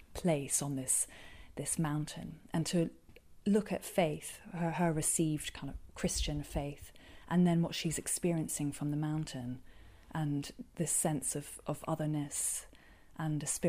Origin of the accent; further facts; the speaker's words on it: Thailand; I grew up in Southeast Asia, so in Thailand, and my parents were missionaries.